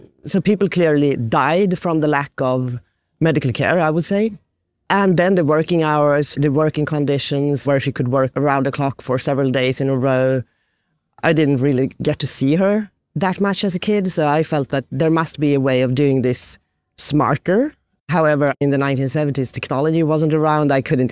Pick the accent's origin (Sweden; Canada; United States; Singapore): Sweden; I was born and brought up on the Norwegian border, up in the mountains, actually, of Sweden, a very rural area in a village with 600 inhabitants.